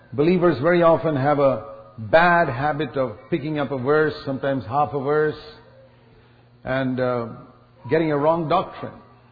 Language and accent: English; India; born there; I remember when I was born in the Orthodox Church in India. I was baptized as an infant.